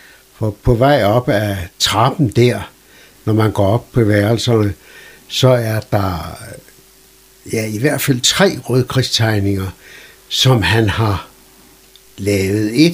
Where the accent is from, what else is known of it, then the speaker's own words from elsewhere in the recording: Skagen, North Denmark Region, Denmark; Det er et gammelt skagenshus, som formodentlig er bygget i begyndelsen af 1800-tallet.